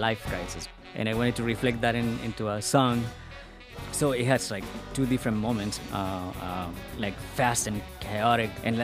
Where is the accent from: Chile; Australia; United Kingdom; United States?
Chile; Patagonia; English is a second language; I'm originally from Chile. A place called Patagonia in Chile.